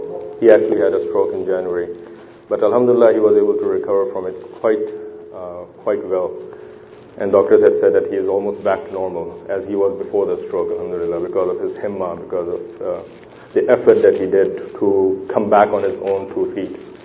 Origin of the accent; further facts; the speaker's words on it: Pakistan; moved away as an adult; now in United States; I'm originally from Pakistan, but I've been living in the United States since about 1999.